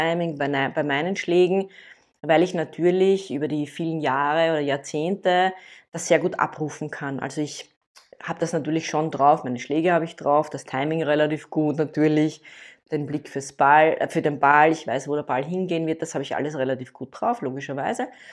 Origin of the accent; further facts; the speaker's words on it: Eastern Austria, Austria; ich bin groß geworden am Sandplatz. Ne? Bei uns im Osten von Österreich gibt es ja hauptsächlich Sandplätze oder auch in Österreich generell, zumindest da, wo ich eben lebe.